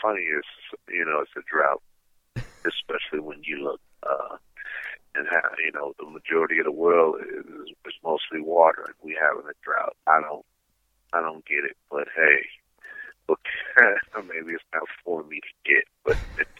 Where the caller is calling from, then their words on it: Los Angeles, California, United States; Yeah, I'm in L.A. Los Angeles.